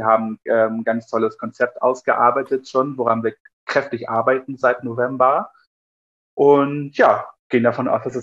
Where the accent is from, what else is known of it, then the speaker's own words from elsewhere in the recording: Thuringia, Germany; sind sie aus dem Altenburger Land, dort wo ich herkomme